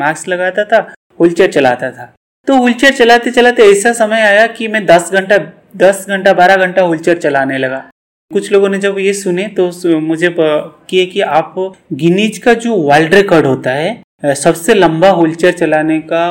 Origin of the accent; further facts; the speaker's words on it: Odisha, India; आपको पता होगा पूरी कोणार्क, सातपुड़ा जो चिल्का लेक, और मेरे घर समुन्द्र के नजदीक है